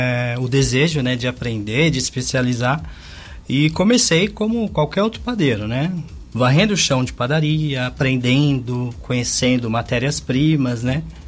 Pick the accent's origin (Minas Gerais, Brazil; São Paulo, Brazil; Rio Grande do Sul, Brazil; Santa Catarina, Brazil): São Paulo, Brazil; Eu sou paulista, né, mas coração curitibano, né, morei aqui no Bacacheri.